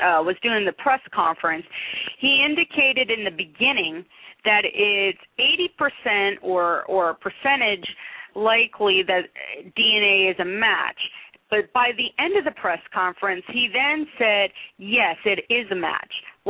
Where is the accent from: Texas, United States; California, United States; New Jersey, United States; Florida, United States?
California, United States; I'm from California